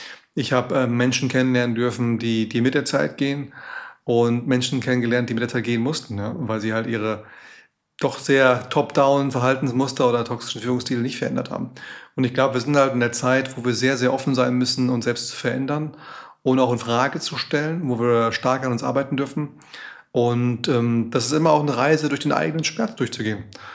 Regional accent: Frankfurt am Main, Hesse, Germany; born there; 44 Jahre jung, bin gebürtiger Frankfurter, gelernter Betriebswirt

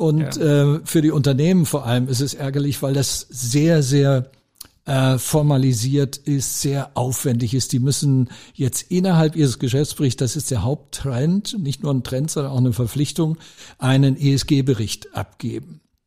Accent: Germany; Ich komme ja aus Deutschland, da ist das ich auch ein Thema.

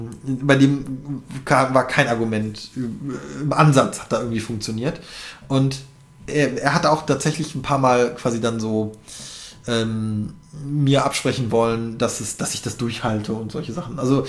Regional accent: North Rhine-Westphalia, Germany; now in Berlin, Germany; Ich komme aus NRW

